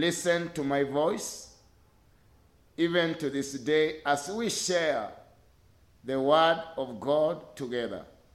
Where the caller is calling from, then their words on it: Nakuru, Nakuru County, Kenya; I'm calling from Nakuru, Kenya, Africa.